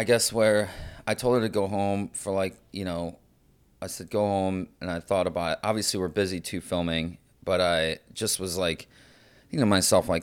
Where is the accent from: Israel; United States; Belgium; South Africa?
United States; St. Louis, Missouri; I'm really excited about a lot of the cities we're going to, including my hometown, St. Louis.